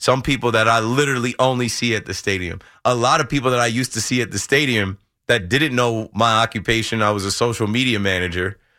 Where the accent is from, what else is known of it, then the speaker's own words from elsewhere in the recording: New Jersey, United States; growing up in the Shore area, it was such a trek to get to the stadium